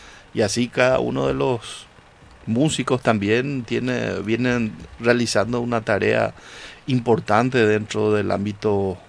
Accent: Paraguay; Es algo que nos identifica como paraguayos, así como nuestra gastronomía

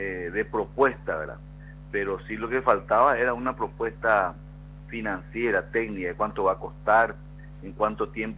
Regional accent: Paraguay; Así es que estamos muy entusiasmados como paraguayos

